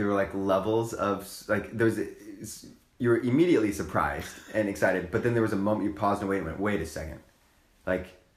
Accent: California, United States; So Brandon, Preston, and I live in Salt Lake City. Of course, we're all from California.

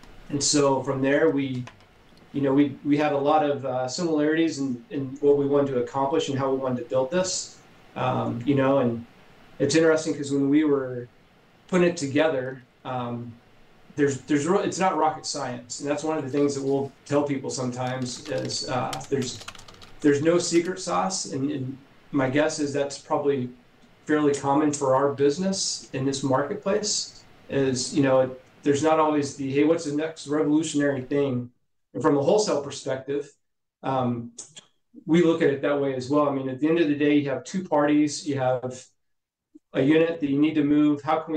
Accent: Kansas, United States; I grew up in Western Kansas and was around the car business for a while.

